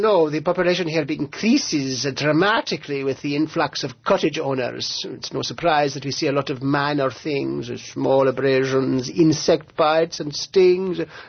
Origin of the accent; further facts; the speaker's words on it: Lahore, Punjab, Pakistan; No, I'm originally from Pakistan, from Lahore.